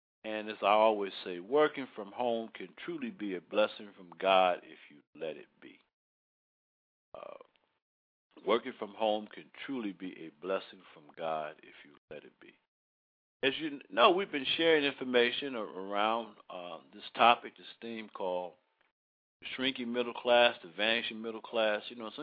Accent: Baltimore, Maryland, United States; I went over to a restaurant in my hometown, Baltimore, Maryland.

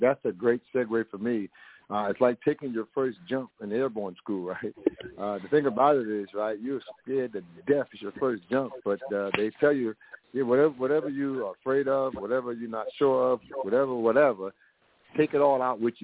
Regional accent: New York City, New York, United States; I'm from the Bronx, New York, and I'm actually doing a full-featured Hollywood movie on my life.

